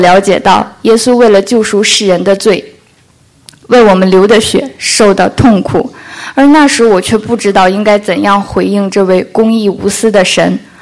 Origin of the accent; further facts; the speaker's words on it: China; 我和大多数中国孩子一样，从小生活在无神论的大环境中。